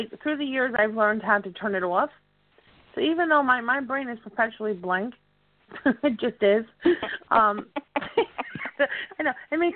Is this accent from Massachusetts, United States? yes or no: no; New Jersey, United States; Exactly. I'm from Jersey, honey. You know? You know, I'm not proper over here, you know? I'm right on the border of New York over here.